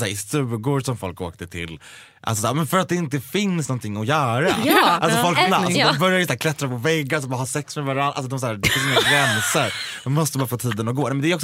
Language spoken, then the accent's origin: Swedish; Gävle, Gävleborg County, Sweden; jag är uppvuxen i Gävle.